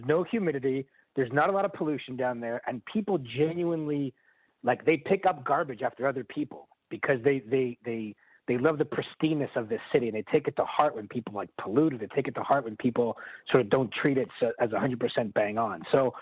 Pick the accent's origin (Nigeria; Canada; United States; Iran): Canada; Montreal, Quebec; when we were growing up in Montreal